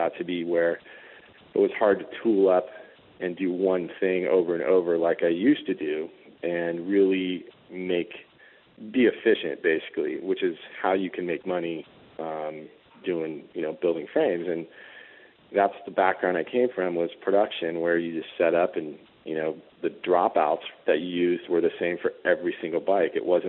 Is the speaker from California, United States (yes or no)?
yes; San Rafael, California, United States; Well, I grew up in San Rafael, which is down in Marin County.